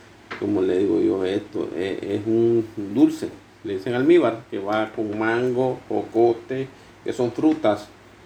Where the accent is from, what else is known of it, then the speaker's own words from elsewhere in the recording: Nicaragua; tengo 42 años, soy de Nicaragua